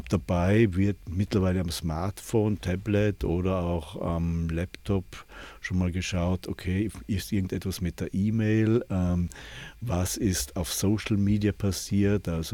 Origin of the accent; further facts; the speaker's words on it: Tyrol, Austria; Nein, ich bin Tiroler.